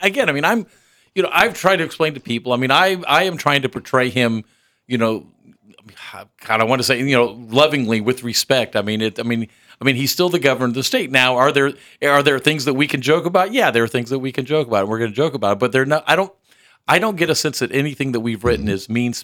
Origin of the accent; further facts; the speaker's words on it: Midwest, United States; accent: Midwestern; So I may just play it with my Midwestern standard accent and let everybody use their imagination.